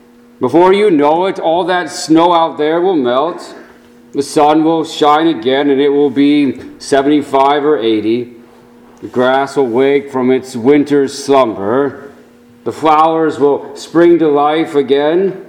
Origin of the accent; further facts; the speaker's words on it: California, United States; Now, I must say that growing up in California, such dramatic transformations were not as readily apparent.